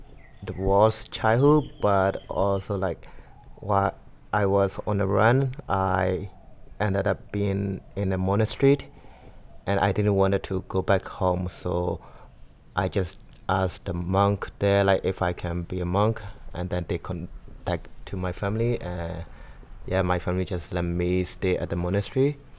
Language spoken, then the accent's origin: English; Yangon Region, Myanmar; English is a second language; So I just took the bus from my hometown to downtown Yangon, and also of course like that was very far away from my family